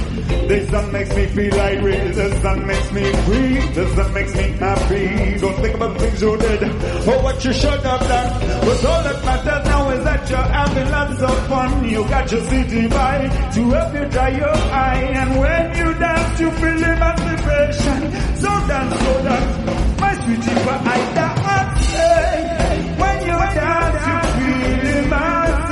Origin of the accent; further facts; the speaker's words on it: Tanzania; also born or lived in Denmark; I was born in Denmark, but I grew up in Tanzania, which is why I'm singing this beautiful language called Swahili.